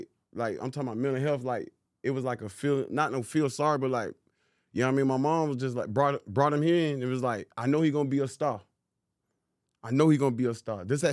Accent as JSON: {"language": "English", "town": "Savannah", "region": "Georgia", "country": "United States", "tie": "born there", "said": "I was born in Savannah."}